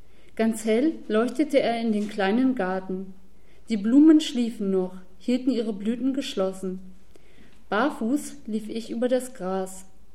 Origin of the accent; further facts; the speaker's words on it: Munich, Bavaria, Germany; Ich bin aus München